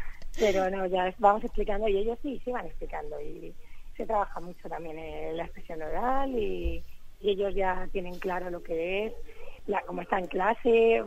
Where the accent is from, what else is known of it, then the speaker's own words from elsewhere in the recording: Murcia, Region of Murcia, Spain; aunque nosotros somos de Murcia, queremos hablar de toda la región, claro